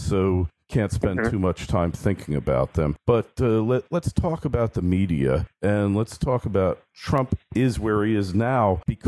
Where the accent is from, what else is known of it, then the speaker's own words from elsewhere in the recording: New York, United States; now in Florida, United States; place I know quite well, being a New Yorker, former New Yorker, proudly, now live in the Sunshine State.